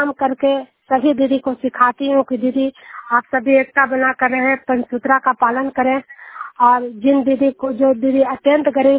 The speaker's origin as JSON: {"language": "Hindi", "town": "Duniyal", "region": "Bihar", "country": "India", "said": "मैं नालंदा जिला के हिलसा प्रखंड की रहने वाली हूँ, दुनियाल गांव की रहने वाली हूँ"}